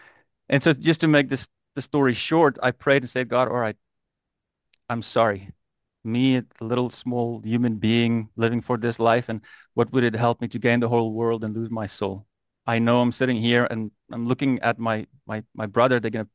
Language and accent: English; Namibia; also born or lived in South Africa; But I grew up in Namibia, beautiful country, not a lot of people. And then in South Africa.